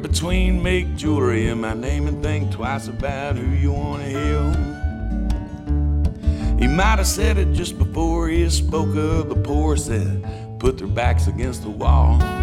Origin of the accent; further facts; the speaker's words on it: Cumberland, Kentucky, United States; I was born and raised over in Cumberland, Kentucky, over in Harlan County. Can't throw a rock to your left without going across the Virginia line.